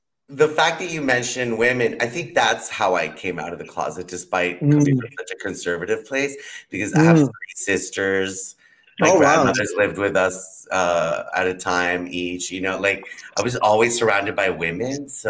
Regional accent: Guatemala; And I grew up in Guatemala, which is a mostly religious, you know, Christian country.

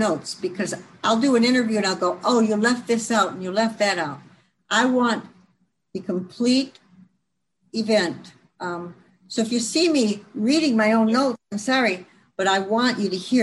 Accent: Novi, Michigan, United States; also born or lived in Detroit; Now, I was born in Detroit in 1949, but I grew up in the rural village of Novi, Michigan. I'm a country girl. I'm still a country girl.

